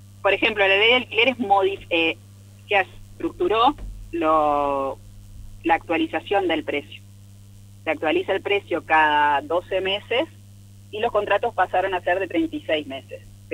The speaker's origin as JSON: {"language": "Spanish", "country": "Argentina", "said": "como argentinos y comunidad"}